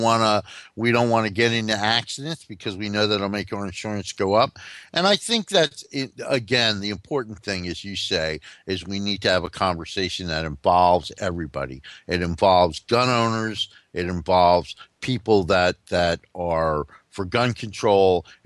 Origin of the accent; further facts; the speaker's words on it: New Jersey, United States; As a New Yorker that had to probably got stuck on the George Washington Bridge from time to time. Mm-hmm. And as somebody that grew up in New Jersey